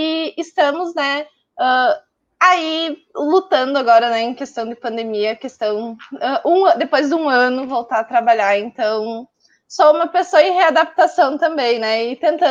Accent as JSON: {"language": "Portuguese", "town": "Chapecó", "region": "Santa Catarina", "country": "Brazil", "said": "eu sou de Chapecó, Santa Catarina, né? Cidadezinha não, né? No oeste de Santa Catarina, uma cidade grande até."}